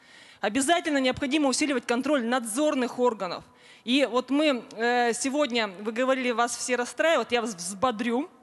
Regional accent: Sverdlovsk Oblast, Russia; Вот я из Свердловской области

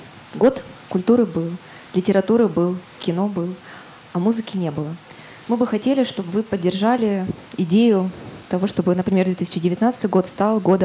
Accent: Rostov-on-Don, Rostov Oblast, Russia; Я из Ростова-на-Дону.

